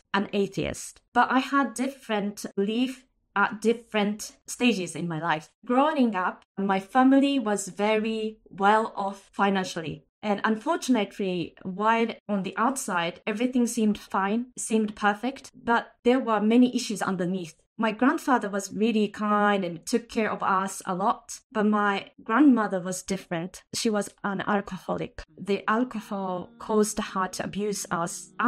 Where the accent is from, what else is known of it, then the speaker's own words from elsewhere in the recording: Tokyo, Japan; I was born and raised in Tokyo and still reside here.